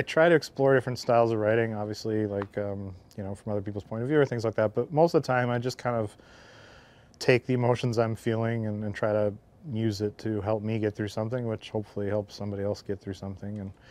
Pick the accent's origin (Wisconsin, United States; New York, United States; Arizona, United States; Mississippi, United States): Wisconsin, United States; Green Bay; born there; Wisconsin kid. I was born in Green Bay.